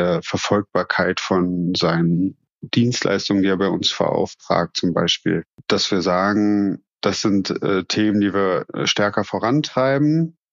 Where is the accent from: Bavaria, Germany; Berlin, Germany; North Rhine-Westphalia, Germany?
Berlin, Germany; accent: Berlin; Ja, das ist ein Spruch aus meiner Heimat. Mein Berliner Dialekt hört man nicht so oft, aber wenn, dann setze ich ihn gern gezielt ein.